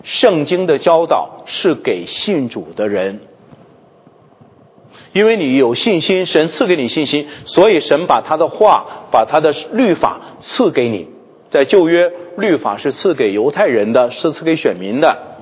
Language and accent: Chinese; China; 我们中国人整个对救恩的认识时间非常的短的